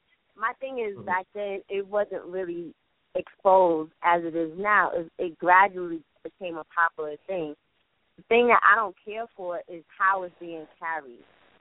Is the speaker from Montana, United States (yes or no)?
no; New York, United States; But here's my thing is, as a New Yorker, it wasn't like a big, glamorous, oh my God, shot, because as me, I'm so used to seeing it.